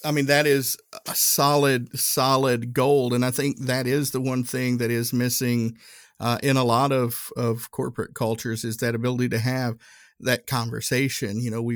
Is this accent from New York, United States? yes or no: no; Tennessee, United States; Growing up in Northeast Tennessee, Everybody looked like me.